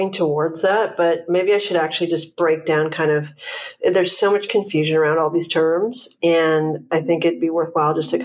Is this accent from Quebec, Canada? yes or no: no; Vancouver, British Columbia, Canada; now in Los Angeles, United States; I'm from Vancouver, Canada, but I've been in LA but more than 12 years now.